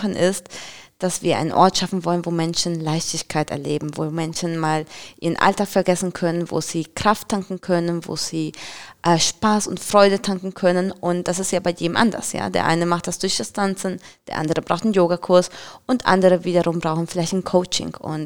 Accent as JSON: {"language": "German", "country": "Colombia", "second_language": "German", "lives_now": "Germany", "said": "Ich komme ja ursprünglich aus Kolumbien, falls sich die Zuhörer schon fragen, was das für ein Akzent ist. Trotz deutschen Namens, ich komme aus Kolumbien."}